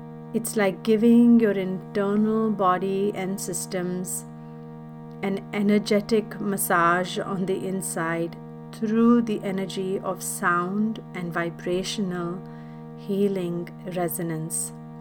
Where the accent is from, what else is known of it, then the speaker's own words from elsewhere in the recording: India; since I was a child growing up in India